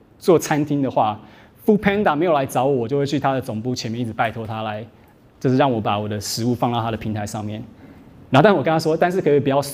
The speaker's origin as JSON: {"language": "Chinese", "country": "Taiwan", "said": "那好处就是你们是台湾人，我也是台湾人"}